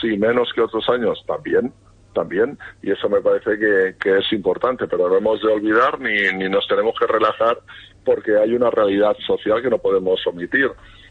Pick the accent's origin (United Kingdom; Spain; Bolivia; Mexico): Spain; Catalonia; poder ejercer como catalanes y españoles de esa más de la mitad de la población que nos sentimos como tal